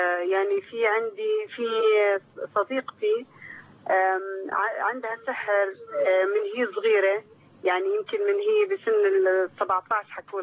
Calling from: Jordan; أنا من الأردن بحكي.

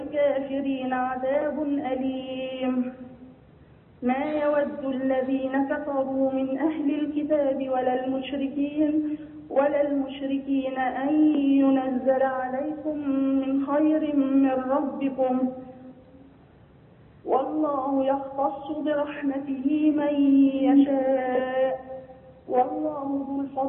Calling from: Saudi Arabia; من السعودية.

